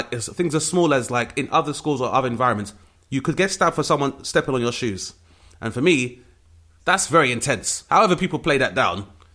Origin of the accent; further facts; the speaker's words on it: London, United Kingdom; a lot of my peers growing up in Southeast London.